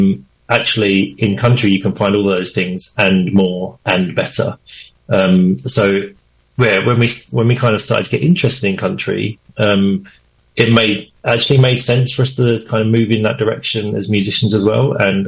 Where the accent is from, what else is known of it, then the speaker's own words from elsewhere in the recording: Chelmsford, East of England, United Kingdom; We're from Chelmsford. So we didn't grow up in a farm and we don't drive trucks.